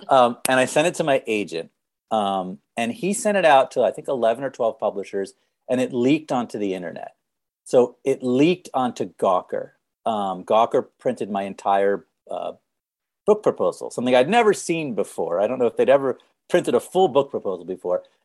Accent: Boston, Massachusetts, United States; I'm a kid from Boston.

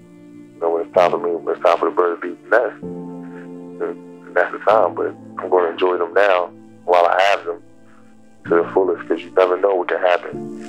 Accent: Italy; Like, I grew up in Italy. I didn't have anybody to rely on but my sisters, my mother, and my father.

